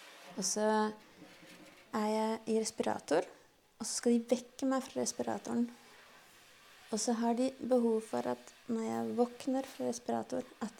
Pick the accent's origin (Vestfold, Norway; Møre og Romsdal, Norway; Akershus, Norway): Akershus, Norway; Tårnåsen; Og da kan jeg huske postadressen der jeg vokste opp. Så det er 1413 Tårnåsen i Norge.